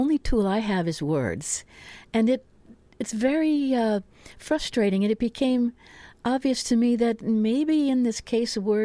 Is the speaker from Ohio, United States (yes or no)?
yes; Ohio, United States; now in Oregon, United States; very near Cleveland, very near the Cuyahoga River, which periodically caught on fire from oil spills. So I'm very happy to be in Oregon.